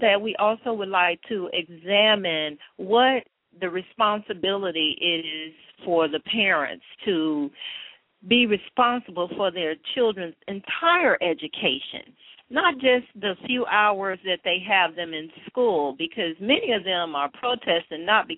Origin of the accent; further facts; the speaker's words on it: Chicago, Illinois, United States; let's just take Chicago, which is my hometown, just take Chicago itself, where there is, what, about 6 million people in the Chicago area.